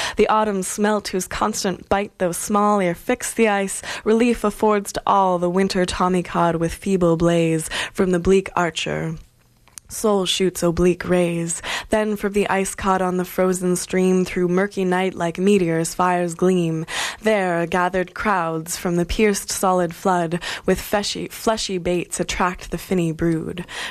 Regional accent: Canada; we are Canadian and we are kind of obsessed with our wilderness and our world, our natural world.

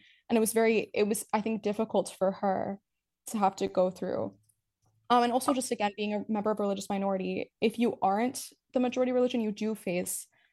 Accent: Canada; I only really know what I grew up with in Canada

